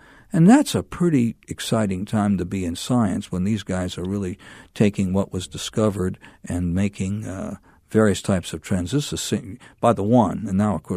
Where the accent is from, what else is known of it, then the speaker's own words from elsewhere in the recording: New Orleans, Louisiana, United States; I decided I wanted to go to Loyola New Orleans, which was my hometown, and they offered me a very nice fellowship